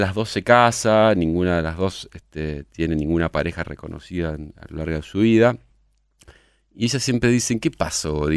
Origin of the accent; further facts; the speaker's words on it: Concordia, Entre Ríos, Argentina; tiene mucho que ver con mi infancia en ese lugar, en San Carlos, en Concordia, la ciudad de mi infancia, mi adolescencia, la ciudad a la que vuelvo, mi refugio en el mundo.